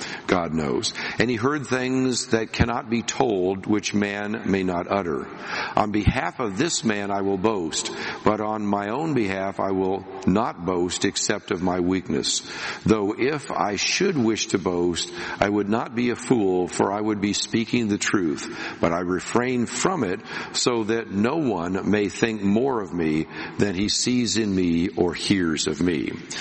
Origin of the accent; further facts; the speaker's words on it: Berkeley, California, United States; Growing up in Berkeley, I saw some people that had pharmacological visions